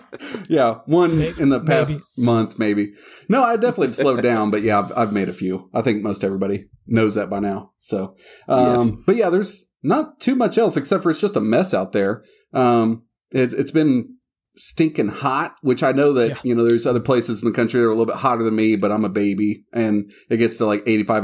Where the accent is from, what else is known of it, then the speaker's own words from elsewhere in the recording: Midwest, United States; I'm from the Midwest. I can't say it very easily.